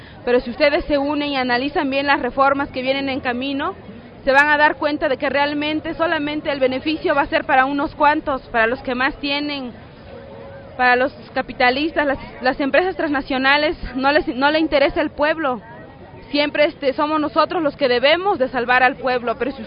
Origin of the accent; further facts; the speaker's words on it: Veracruz, Mexico; Nosotros venimos del estado de Veracruz, de la zona norte.